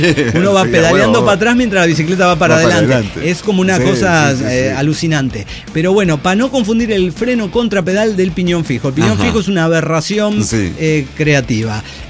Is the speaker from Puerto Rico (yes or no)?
no; Silao, Guanajuato, Mexico; Para que estén orgullosos, soy el aldeano de Silao, no soy la mamada.